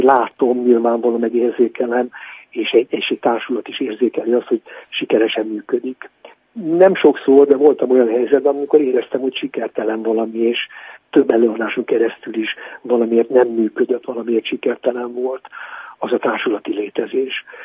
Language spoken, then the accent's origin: Hungarian; Oradea, Bihor, Romania; Én színész gyerek vagyok, szüleim színészek voltak, Nagyváradon születtem